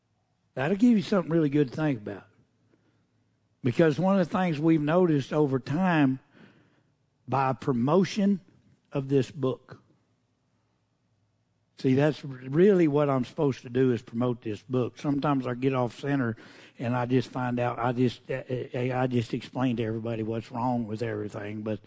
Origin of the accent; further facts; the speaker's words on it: Oklahoma, United States; I grew up in Oklahoma, so I think I went to a Jenner's meeting one time